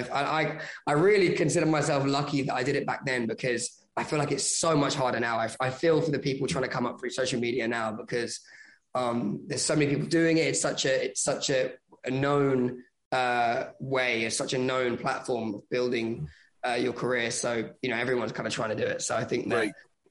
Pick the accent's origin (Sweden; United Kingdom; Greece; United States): United Kingdom; but I'm like, yeah, no, of course, I'm British.